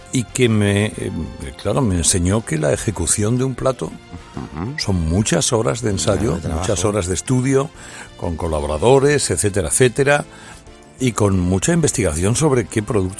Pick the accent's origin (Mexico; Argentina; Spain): Spain; Bilbao, Basque Country; los de Bilbao, que somos muy somos muy del Cate Zahara